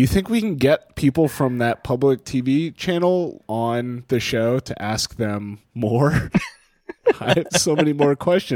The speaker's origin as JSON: {"language": "English", "town": "Fredericksburg", "region": "Texas", "country": "United States", "tie": "born or raised there", "said": "It's between here and Fredericksburg, which is my hometown. So it's like kind of middle of the Texas Hill Country."}